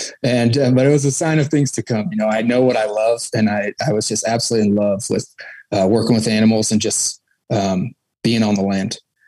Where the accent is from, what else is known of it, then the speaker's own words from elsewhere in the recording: St. Louis, Missouri, United States; I am from St. Louis, Missouri. I'm 30 years old. Come from a very well-to-do family